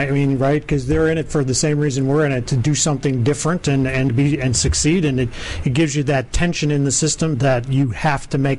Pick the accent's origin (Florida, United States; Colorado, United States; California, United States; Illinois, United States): Illinois, United States; Chicago; Chicago, Illinois.